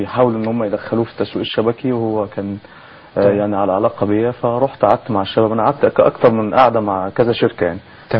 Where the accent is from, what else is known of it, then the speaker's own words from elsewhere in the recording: Kafr El Sheikh Governorate, Egypt; كان برضو للاسف منطقه في مركز عندنا في كفر الشيخ